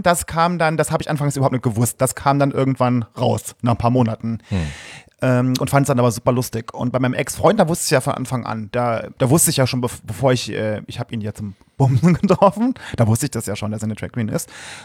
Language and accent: German; Saarland, Germany; Ich komme aus einem schönen kleinen Dörfchen im Saarland. Das ist bei Saarlouis, wenn man es vielleicht kennt. Und hat 5000 Einwohner, mein Dörfchen. Das ist sehr wenig.